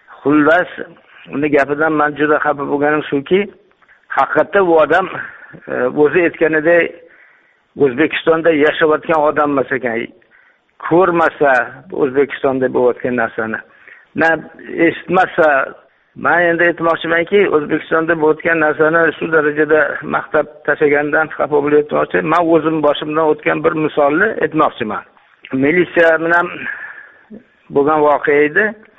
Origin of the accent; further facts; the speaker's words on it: Tashkent, Uzbekistan; Men Toshkentdanman